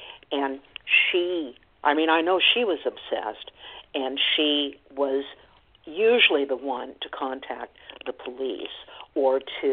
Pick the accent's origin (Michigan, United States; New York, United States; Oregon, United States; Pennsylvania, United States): Oregon, United States; as a young person growing up in Oregon, I remember being taken on a field trip to see how these migrant workers lived